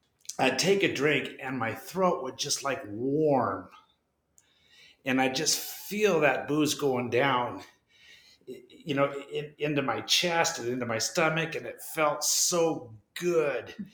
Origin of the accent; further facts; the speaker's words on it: Seattle, Washington, United States; I grew up on Capitol Hill. I was one of nine kids, seven boys, and we had good parents, and they sent us, you know, St. Joe's, Seattle Prep